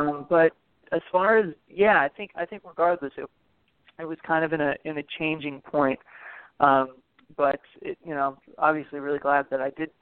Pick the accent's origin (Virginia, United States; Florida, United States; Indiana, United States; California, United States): California, United States; Los Angeles; Yeah, I'm from Los Angeles, so it worked out really perfect, actually, from one big city to the next, you know?